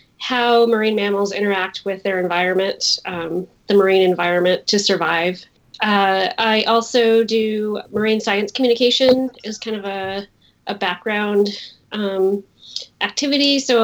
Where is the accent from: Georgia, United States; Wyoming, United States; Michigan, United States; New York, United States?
Wyoming, United States; now in Oregon, United States; I was that weird kid growing up in Wyoming that would just check the ghost books, the 5 ghost books out over and over and over again.